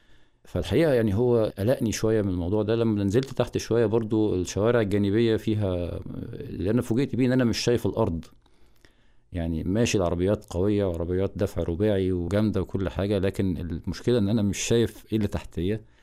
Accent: Egypt; يعني العائلات عندنا في مصر عائلات كبيرة، ومش من السهل كان عليا ان انا اتركهم

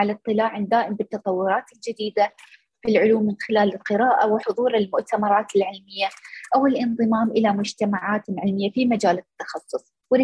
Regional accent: Khor Fakkan, Sharjah, United Arab Emirates; أنا نشأت في مدينة خوفكان، وهي مدينة ساحلية تابعة لإمارة الشارقة في دولة الإمارات العربية المتحدة. ورغم أني نشأت في مدينة صغيرة

